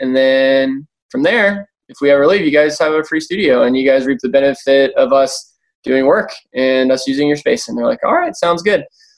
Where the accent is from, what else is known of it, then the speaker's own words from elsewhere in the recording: Cincinnati, Ohio, United States; now in Chattanooga, United States; I'm not from Chattanooga. I'm from Cincinnati, Ohio. Ended up moving here for college and stuff.